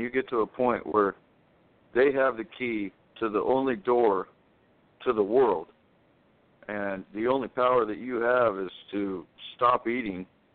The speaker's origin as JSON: {"language": "English", "region": "Washington", "country": "United States", "said": "I'm from up in Washington."}